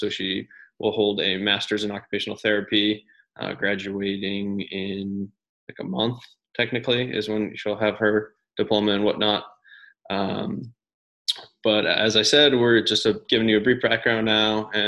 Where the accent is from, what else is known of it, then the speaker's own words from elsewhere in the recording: New Jersey, United States; now in Durham, United States; I'm from New Jersey. I went to Wake 2014, 2018, played baseball there, majored in economics and political science. Now we live in Durham, North Carolina.